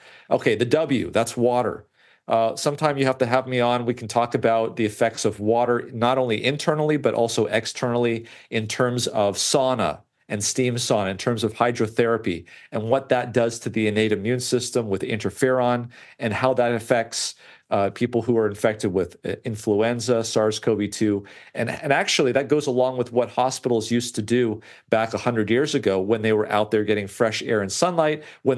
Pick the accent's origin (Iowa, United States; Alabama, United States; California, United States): California, United States; Loma Linda; So growing up in Loma Linda as a Seventh-day Adventist and reading some of the things that we espouse